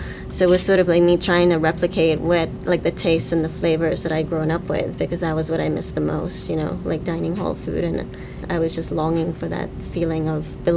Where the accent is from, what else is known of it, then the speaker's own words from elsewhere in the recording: England, United Kingdom; born there; I was born in England, and my parents are originally from India. They moved to Pakistan in 1948